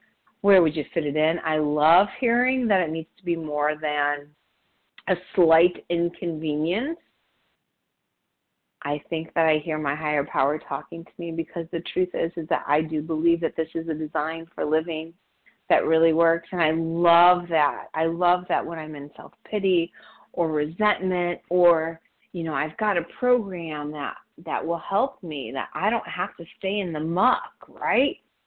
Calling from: Chicago, Illinois, United States; I'm from the Chicagoland area.

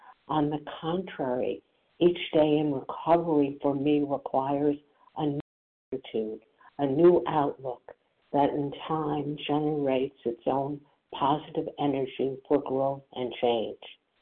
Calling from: New Jersey, United States; coincidentally from New Jersey as well.

